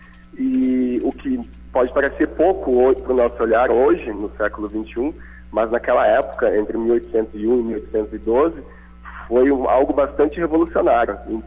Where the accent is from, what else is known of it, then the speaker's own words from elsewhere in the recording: Brazil; o carnaval é a síntese mesmo da nossa linguagem visual, né, enquanto brasileiro